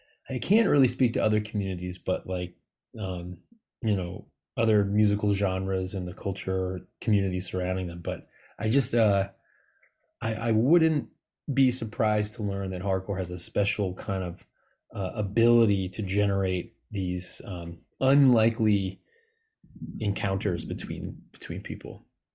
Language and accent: English; Massachusetts, United States; but I was from Massachusetts, and the big kind of reigning sound and scene was the Boston straight edge and Boston hardcore sound